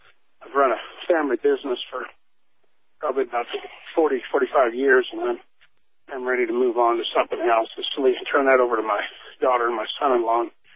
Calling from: Missouri, United States; I'm calling from Missouri.

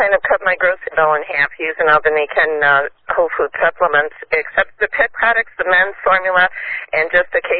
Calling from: Cleveland, Ohio, United States; from Cleveland, Ohio.

